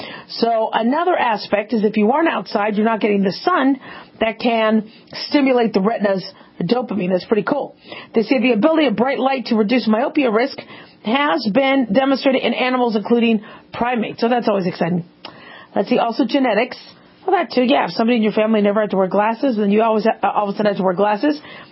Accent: Phoenix, Arizona, United States; And, you know, I grew up in Phoenix, so it was really, really hot.

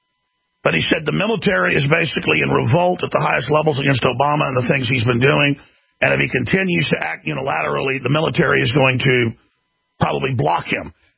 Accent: Dallas, Texas, United States; I grew up in Dallas, where half my school was black.

